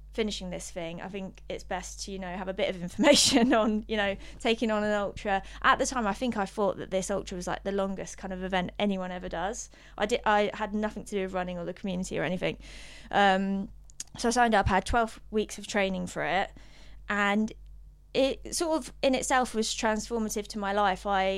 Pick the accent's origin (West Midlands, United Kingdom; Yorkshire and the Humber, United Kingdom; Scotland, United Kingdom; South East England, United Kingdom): South East England, United Kingdom; Isle of Wight; I grew up on the Isle of Wight and that's where I currently live.